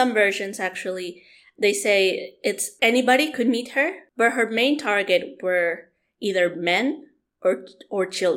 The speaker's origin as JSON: {"language": "English", "country": "Honduras", "tie": "born or raised there", "said": "Because there's a lot of rivers in Honduras, especially my hometown."}